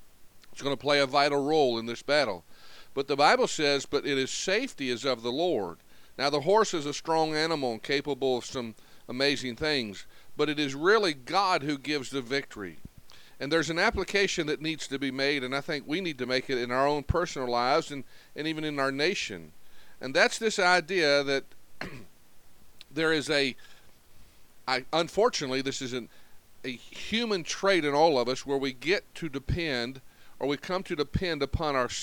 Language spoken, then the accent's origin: English; United States; I am absolutely thankful and grateful that I am an American citizen, and I am proud to be an American.